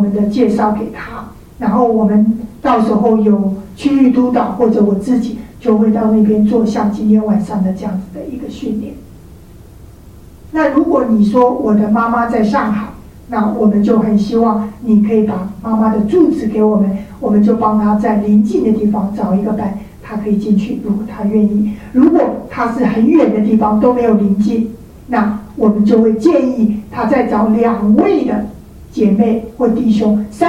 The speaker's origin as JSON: {"language": "Chinese", "country": "Taiwan", "tie": "born or raised there", "said": "没有，只有我一个，还有后面的幺姐妹，我是台湾长大啊。"}